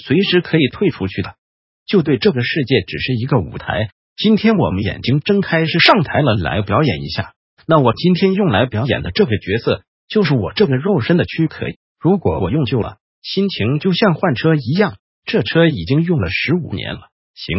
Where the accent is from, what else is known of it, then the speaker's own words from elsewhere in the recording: China; 这是我们中国人说的太古真人的生命质感。